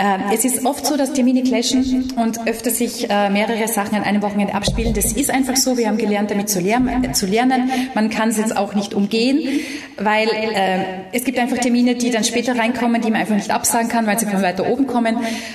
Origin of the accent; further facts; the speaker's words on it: Austria; Ich bin Österreicherin, Vollblut-Österreicherin mit sämtlichen Mischmasch-Genen rundherum. Laut Gentest bin ich 52% Balkanbewohner.